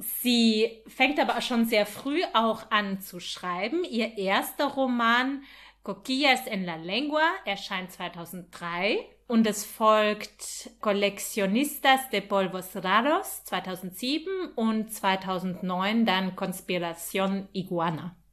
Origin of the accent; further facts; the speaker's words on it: Austria; Bei uns in Österreich sagt man nicht Welpen. Der Welpe, sondern das Welpen.